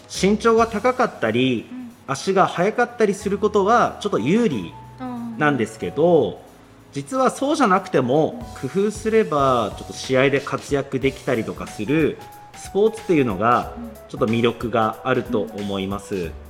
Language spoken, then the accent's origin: Japanese; Kushiro, Hokkaido, Japan; 北海道釧路市生まれの釧路育ちです。はい、高校まで地元の釧路に、通ってまして、大学は江別の北照大学というところで4年間過ごしました。